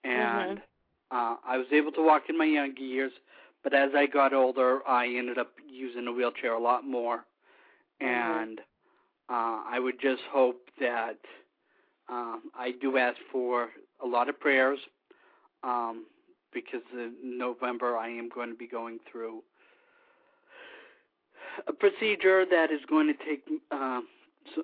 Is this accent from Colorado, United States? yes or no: yes; Denver, Colorado, United States; born there; I am 34 years old. I was born in Denver, Colorado. And I was in foster care practically all my life up until the age.